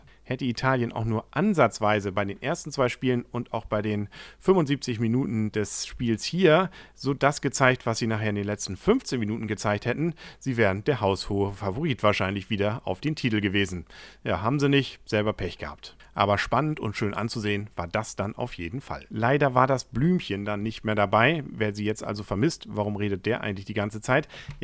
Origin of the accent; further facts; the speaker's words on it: North Germany, Germany; als Norddeutscher hatte ich ja durchaus insbesondere Sympathien für Dänemark.